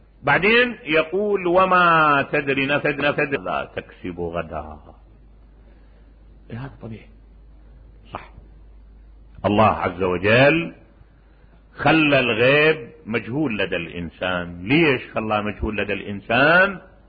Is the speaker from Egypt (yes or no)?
no; Najaf, Najaf Governorate, Iraq; أنا من النجف. قال لي أنت شيعي؟ لأي نعم